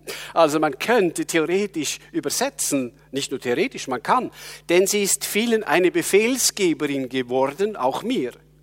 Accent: Switzerland; ich habe hier eine Zürcher Bibel als Schweizer

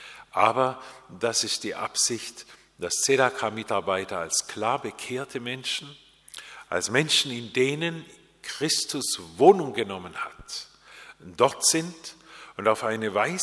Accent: Japan; now in Germany; Ich bin in Japan geboren und aufgewachsen, auch das habe ich mir nicht ausgesucht. Meine Eltern waren dort Missionare.

